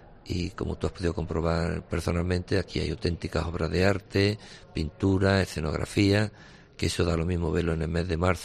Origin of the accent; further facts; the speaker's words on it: Mollina, Andalusia, Spain; la comarca de Antequera y mi pueblo de Mollina.